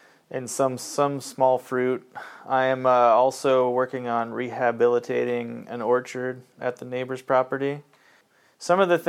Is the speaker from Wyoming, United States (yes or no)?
no; Iowa, United States; also born or lived in Okinawa, Japan; I was born in Okinawa, Japan, on an Air Force base. Moved around a lot in a military family. Ended up in Iowa as a young child, second grade, I believe, we moved here.